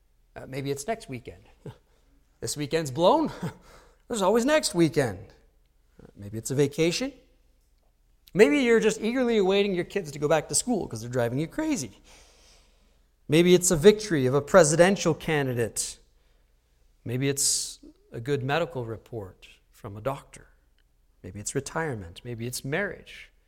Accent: United States; As American citizens, we have the privilege of enjoying, I think, many of these things that people around the world don't enjoy at all.

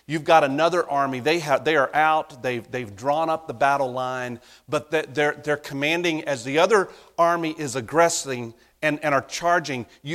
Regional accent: North Carolina, United States; I'm from North Carolina. You know what they call North Carolina? It's part of the Bible Belt.

